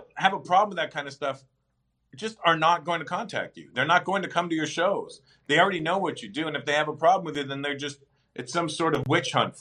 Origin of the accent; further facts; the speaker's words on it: Canada; born there; I was born in Canada